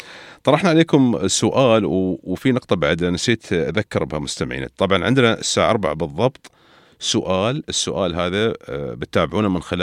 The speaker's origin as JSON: {"language": "Arabic", "country": "United Arab Emirates", "accent": "Emirati"}